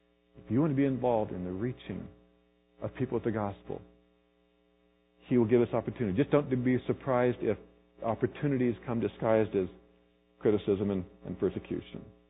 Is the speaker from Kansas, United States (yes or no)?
yes; Kansas, United States; partly because I'm from Kansas and I've never seen, like, I'm not used to it yet